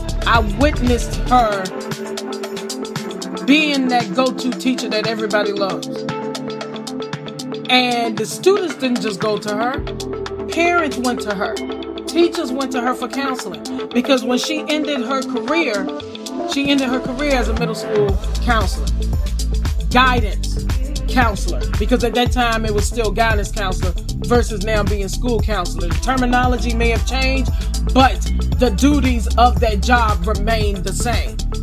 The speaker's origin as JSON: {"language": "English", "town": "Farmville", "region": "Virginia", "country": "United States", "tie": "born or raised there", "said": "I spent 3 years as a substitute teacher back in my hometown of Farmville for Prince Edward County."}